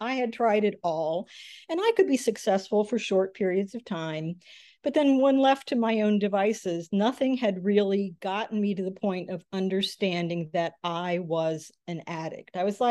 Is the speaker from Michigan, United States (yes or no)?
yes; Michigan, United States; So I grew up in Michigan, in rural Michigan, and was lucky enough to have a scholarship to Interlochen